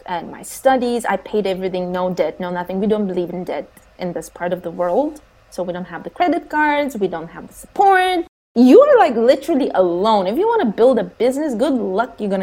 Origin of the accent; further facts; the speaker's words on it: Bulgaria; So I grew up in a very poor country. I was born in Bulgaria. It's tough.